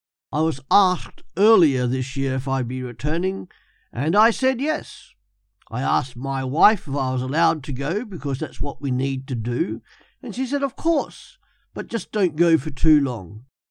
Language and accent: English; Australia; because as an Australian, we don't have accents. It's the rest of the world that does.